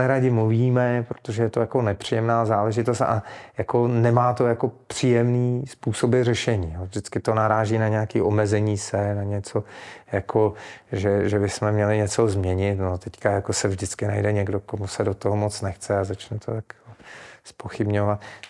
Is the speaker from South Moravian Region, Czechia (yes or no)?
no; Teplice, Ústí nad Labem Region, Czechia; Protože já jsem vyrůstal v Teplicích a dětství jsem strávil v 80. letech v téhle oblasti